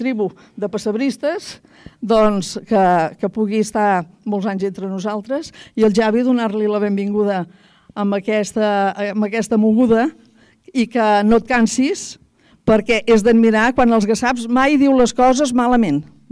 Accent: Barcelona, Catalonia, Spain; jo no sóc espluguina, però m'hi sento. Jo em sento espluguina, jo sóc de Barcelona.

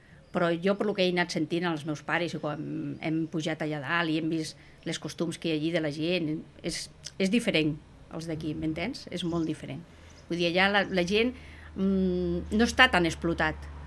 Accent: Buelles, Asturias, Spain; Jo sóc de Buelles, Astúries, sí, sí, sí, sí.

